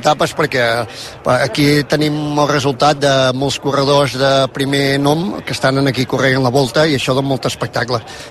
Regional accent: Girona, Catalonia, Spain; No, nosaltres som de Girona, els vam estar seguint a l'etapa primera, el dilluns, a Sant Feliu, allà sí que és la nostra terra

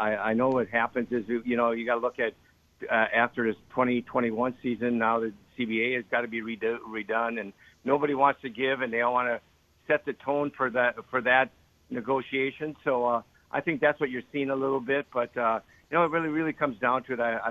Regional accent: Kewaunee, Wisconsin, United States; then raised in Kewaunee, a small city to the east, and then having the opportunity to play here in my home state was very special.

